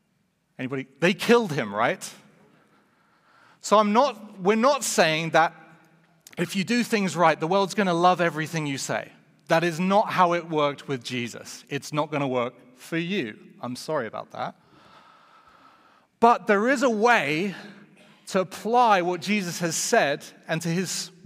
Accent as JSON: {"language": "English", "country": "United Kingdom", "said": "I'm British, so that's to be expected."}